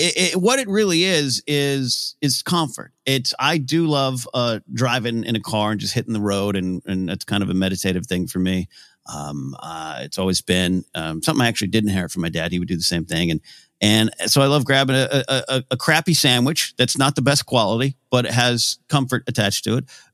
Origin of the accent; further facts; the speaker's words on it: Pismo Beach, California, United States; My hometown area, Pismo Beach, famous for clams. When I first moved there, you could still legally clam on the beach.